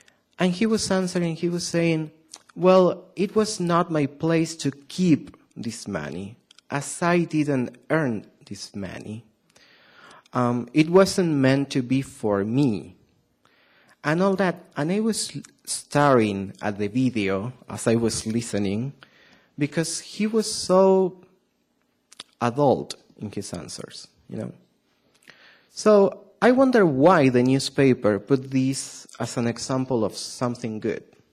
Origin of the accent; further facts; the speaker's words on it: Argentina; English is a second language; I know that you today will pay a lot of attention because I have a really strong accent, okay? That's because I'm from Argentina.